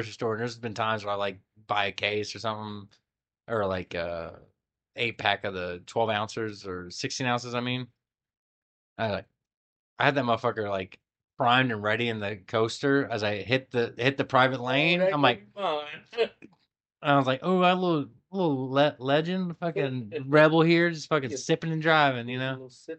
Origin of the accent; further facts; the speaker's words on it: Terre Haute, Indiana, United States; moved away as an adult; now in Outer Banks, United States; I moved to the Outer Banks and didn't know what that fucking place was from Indiana. I grew up and born and raised in Terre Haute, Indiana.